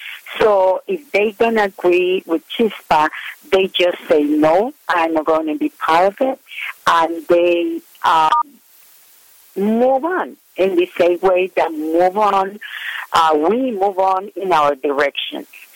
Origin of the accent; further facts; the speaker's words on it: Nicaragua; English is a second language; moved away as an adult; now in United States; to U.S. from Nicaragua, I tried to give in order to give my children a better life and education. I did not speak any English at that time, and I had to work